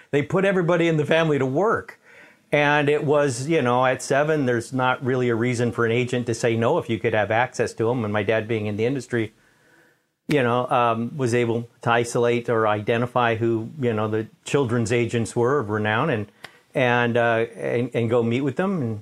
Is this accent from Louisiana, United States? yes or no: no; Manhattan, New York, United States; born there; Yeah, I was born in Manhattan, in New York.